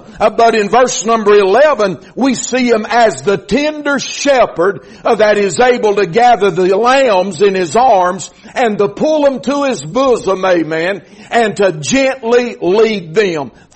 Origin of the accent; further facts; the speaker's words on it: Georgia, United States; also born or lived in Murphy, North Carolina; I was born in Murphy, North Carolina, Tar Heel by birth. Grew up for the most part in Georgia.